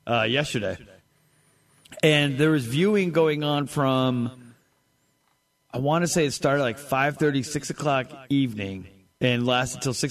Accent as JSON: {"language": "English", "region": "California", "country": "United States", "said": "I'm originally from California. Train me all the way back."}